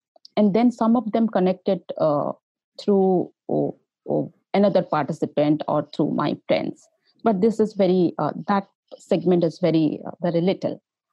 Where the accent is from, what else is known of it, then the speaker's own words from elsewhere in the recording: Odisha, India; English is a second language; So I first focused on the state called Odisha. It is the eastern part of India. Because it is my home state, I worked in that state. I have good professional contacts and I know the local language as well.